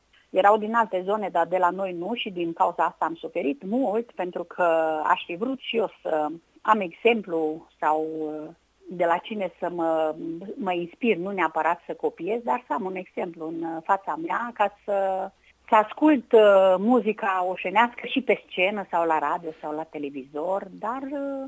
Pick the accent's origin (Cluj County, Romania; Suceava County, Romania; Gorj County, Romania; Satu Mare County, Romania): Satu Mare County, Romania; Târșolț; born there; Eu m-am născut în Țara Oașului, în comuna Târșolț. În comuna Târșolț, aproape de Negreș, Bixad, deci în Țara Oașului.